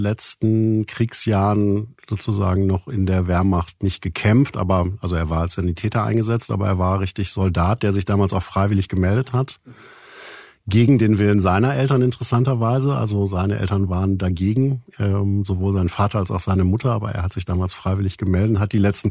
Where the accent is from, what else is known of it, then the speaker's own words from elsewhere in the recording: North Rhine-Westphalia, Germany; Erstmal, ich komme aus dem Münsterland, da gibt es mehrere große Bundeswehrbasen.